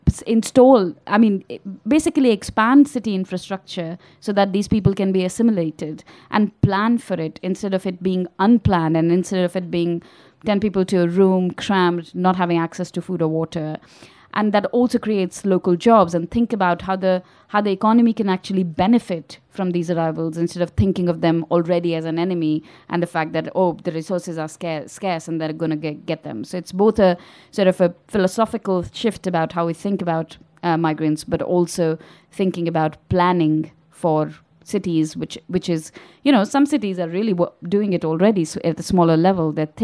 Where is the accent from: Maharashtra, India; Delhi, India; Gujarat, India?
Delhi, India; if I give the example of where I grew up in Delhi